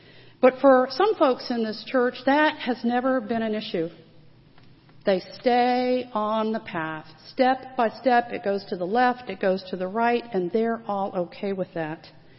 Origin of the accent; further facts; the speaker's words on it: Jacksonville, Florida, United States; in case you didn't know, I am from Jacksonville. That is my hometown.